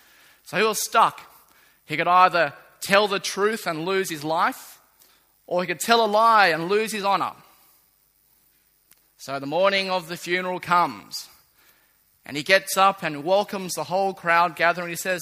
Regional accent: Manly Warringah, New South Wales, Australia; I grew up in Manly Warringah, like the other three people in this whole church that support Manly.

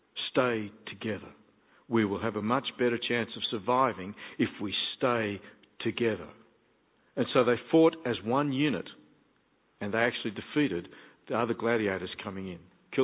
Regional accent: Campsie, Scotland, United Kingdom; as Italians were when I was growing up in Campsie, they may well have been called Little Italy. When our neighbours in Campsie, when I was a kid, they would every year tread grapes

